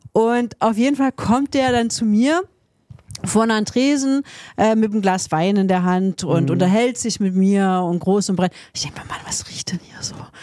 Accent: East Germany, Germany; Also ich komme halt aus dem Osten. Ich bin halt in dem Alter, wo man irgendwie kein Englisch im Osten gelernt hat.

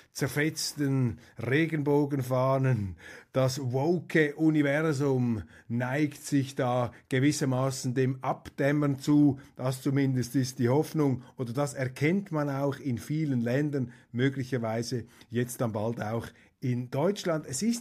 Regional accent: Switzerland; Und als Schweizer sage ich Ihnen, bin ich ein glühender Vertreter und auch ein glühender Verteidiger von unserem Europa.

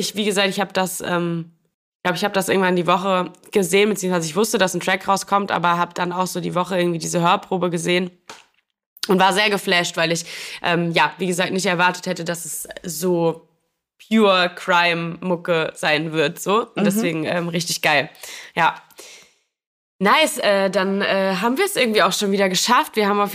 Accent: Wiesbaden, Hesse, Germany

